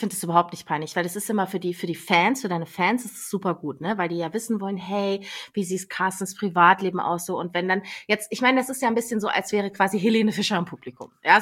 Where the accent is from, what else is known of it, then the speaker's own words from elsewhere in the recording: Leipzig, Saxony, Germany; born there; Ich bin in Leipzig geboren